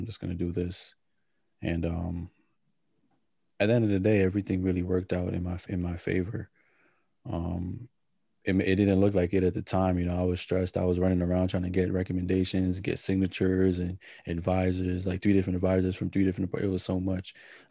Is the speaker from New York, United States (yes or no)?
yes; Bronx, New York, United States; also born or lived in Mount Vernon; now in Bridgeport, United States; When I moved to Bridgeport, actually, I was born in the Bronx. I was born in Mount Vernon. I lived in the Bronx, and I moved to Bridgeport, Connecticut.